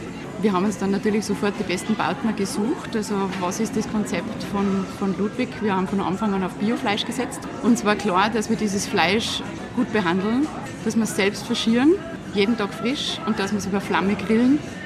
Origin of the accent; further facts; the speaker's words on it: Salzburg, Austria; in Salzburg ausgedehnt. Das ist ja meine Heimat.